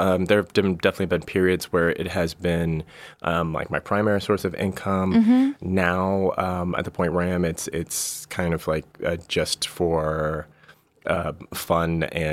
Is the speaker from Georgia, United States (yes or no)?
no; California, United States; I'm from the Bay Area originally, so I got to see sort of that rise.